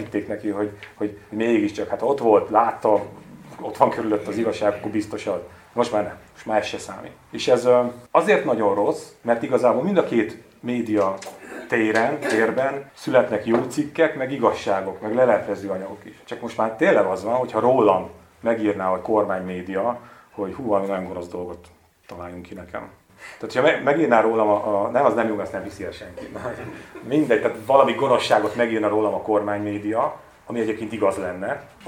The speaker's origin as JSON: {"language": "Hungarian", "town": "Sátoraljaújhely", "region": "Borsod-Abaúj-Zemplén", "country": "Hungary", "tie": "born or raised there", "said": "hazamentem Sátorajóújhelyre, és rettegnek. Ez olyan, én imádom, mert tényleg én szerelmes vagyok a szülőföldembe, Zemplén, meg Sátorajóújhelyt kifejezetten szeretem."}